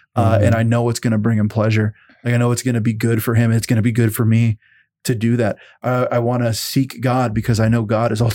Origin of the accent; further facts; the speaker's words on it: the South, United States; We're growing up in the Bible Belt. And so everybody, you know, goes to church on Christmas and Easter, you know.